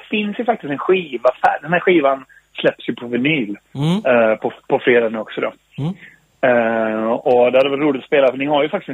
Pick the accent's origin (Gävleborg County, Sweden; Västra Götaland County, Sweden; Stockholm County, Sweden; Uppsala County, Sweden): Västra Götaland County, Sweden; Falköping; Och, alltså det finns verkligen spår från Falköping i skivan. Verkligen.